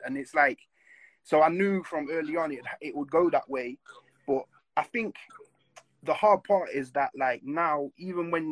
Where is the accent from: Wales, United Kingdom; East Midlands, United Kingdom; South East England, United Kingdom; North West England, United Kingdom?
East Midlands, United Kingdom; Nottingham; like I'm from Nottingham, and then not being from London, and then not being from the States